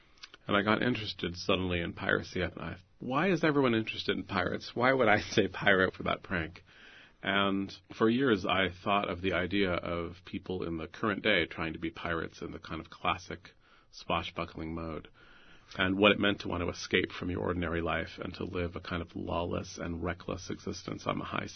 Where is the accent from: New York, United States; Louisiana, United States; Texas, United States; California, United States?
California, United States; San Francisco; I grew up in San Francisco, so I noticed Treasure Island probably the first time I could read.